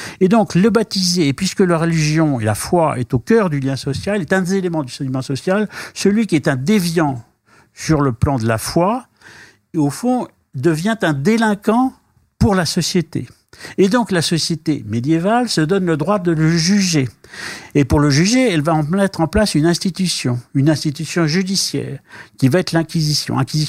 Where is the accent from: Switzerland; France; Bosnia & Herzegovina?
France; comme on dit chez nous en France